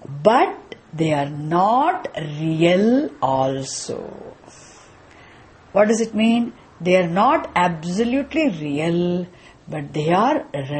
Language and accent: English; India; Sajatiya Bhedaha, you're all English, I'm Indian.